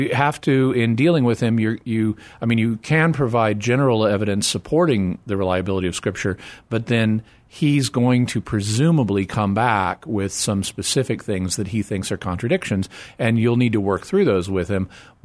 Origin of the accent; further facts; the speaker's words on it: Arkansas, United States; there's a town in Arkansas that is like right outside my hometown, Goshen, Arkansas. And so I grew up near a Goshen.